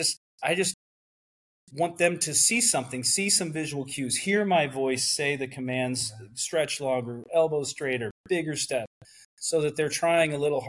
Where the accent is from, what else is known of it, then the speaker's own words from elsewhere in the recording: Indiana, United States; I'm from Indiana and I lived about 45 minutes from the closest town.